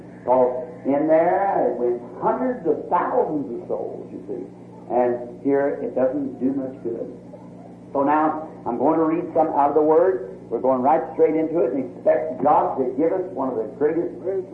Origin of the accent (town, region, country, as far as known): United States